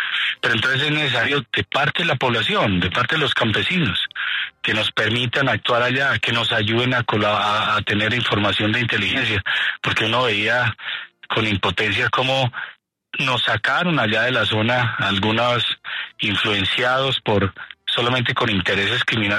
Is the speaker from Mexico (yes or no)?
no; Colombia; yo soy colombiano, dispuesto a entregar absolutamente todo